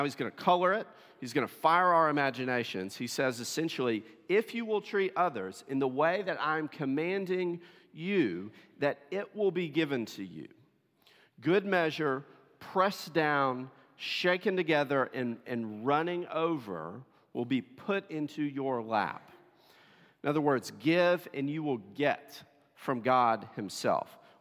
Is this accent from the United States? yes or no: yes; Tennessee, United States; Many of you know I'm from Tennessee originally.